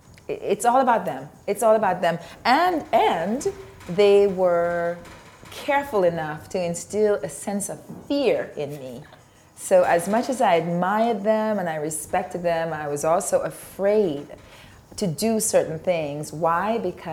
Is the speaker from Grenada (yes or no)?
yes; Grenada; So I grew up in Grenada, which is still the most beautiful place in the world to me.